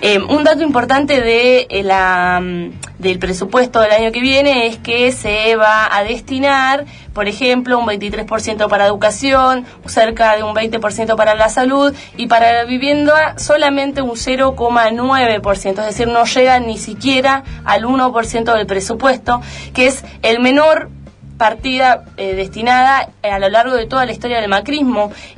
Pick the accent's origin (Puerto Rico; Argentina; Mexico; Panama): Argentina; Neuquén; Yo soy neuquina y sé eso, digamos, ¿no?